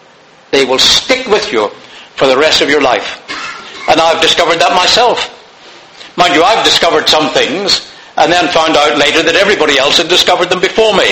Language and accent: English; Canada; You see, I'm going Canadian, we call it bonnet at home.